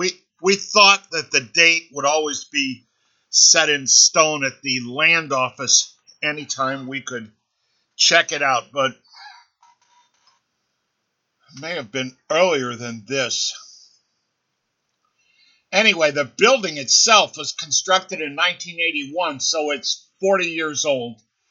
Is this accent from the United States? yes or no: yes; Ohio, United States; in where I grew up in Ohio, you have these areas where you just have miles and miles of these individual housing units.